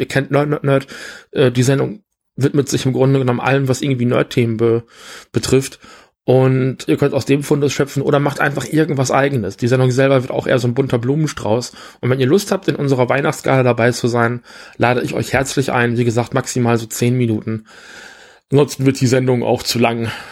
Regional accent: Rheine, North Rhine-Westphalia, Germany; now in Stuttgart, Germany; Weil bis dahin auch noch ein bisschen Wasser durch die Ems fließt. Wie man bei uns in Rheine gesagt hat. Hier in Stuttgart ist es der Neckar.

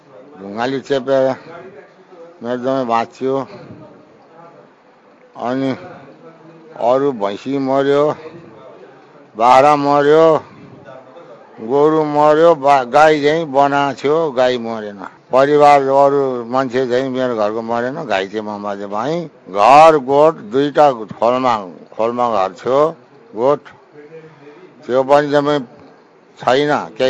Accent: Bagmati, Nepal; म धादिङ जिल्ला कुमपुर गाविस वडा नाम 7 भैँसे भन्ने गाउँमा बाट आएको म

